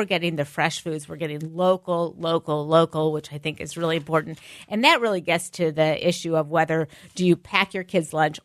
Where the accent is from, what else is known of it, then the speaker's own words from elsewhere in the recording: St. Louis, Missouri, United States; I grew up in St. Louis.